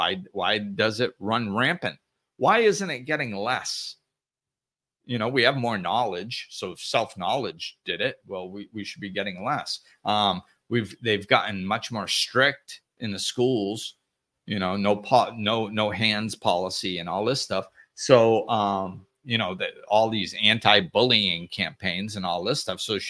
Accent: Massachusetts, United States; We grew up back in Massachusetts and hung out and had a blast doing all kinds of crazy stuff.

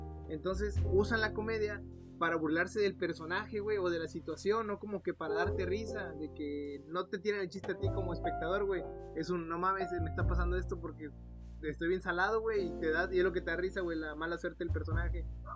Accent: Mexico; como nosotros mexicanos o latinoamericanos no lo vivimos tan cerca

